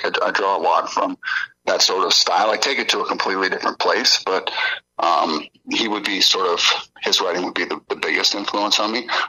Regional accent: Hamilton, Ontario, Canada; I grew up in Hamilton

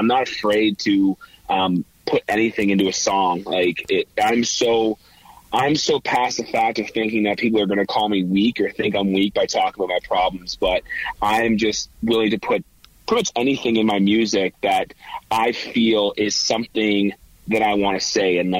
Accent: Hamilton, Ontario, Canada; But currently I am in Hamilton, Ontario, which is my hometown.

